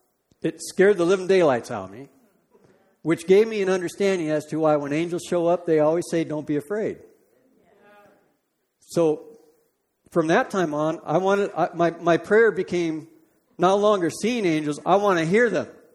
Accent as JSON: {"language": "English", "region": "California", "country": "United States", "said": "Now, I'm from California. I wasn't quite used to the blunt New England thing, you know."}